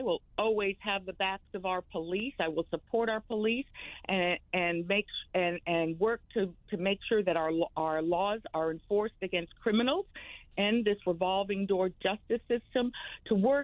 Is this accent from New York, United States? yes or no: no; Connecticut, United States; I am from Connecticut. I live in Connecticut.